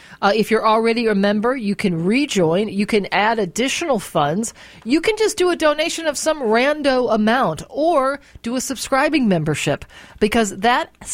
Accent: Detroit, Michigan, United States; also born or lived in New York; now in Los Angeles, United States; I'm originally from Detroit, even though I spent a lot of time in New York, and I've been in L.A. for a very almost closing

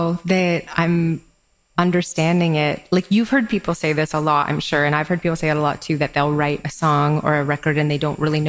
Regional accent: Canada; I couldn't be in the US anymore because I'm Canadian and my work visa was done.

